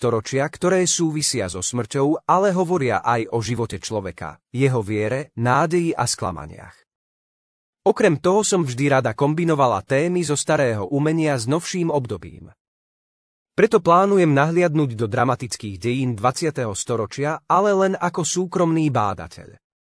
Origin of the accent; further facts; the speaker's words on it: Levoča, Prešov Region, Slovakia; Už na vysokej škole sa automaticky predpokladalo, že ako rodáčka z Levoče budem odborníčkou na majstra Pavla.